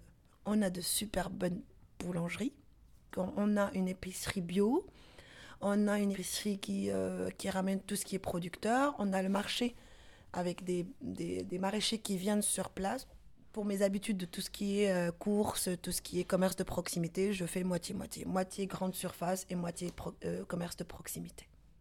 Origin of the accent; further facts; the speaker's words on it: Morocco; born there; j'ai 44 ans, je suis maman de 3 enfants. Je suis marocaine de naissance.